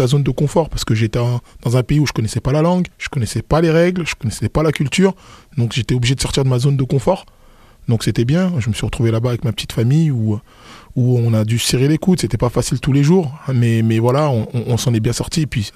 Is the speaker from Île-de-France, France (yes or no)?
yes; Paris, Île-de-France, France; Beaucoup de fierté parce que je suis issu d'un quartier populaire de Paris.